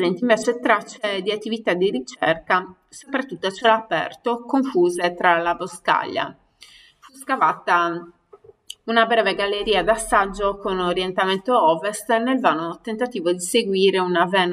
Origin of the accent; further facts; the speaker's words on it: Sardinia, Italy; che viene difficile anche a me che sono sarda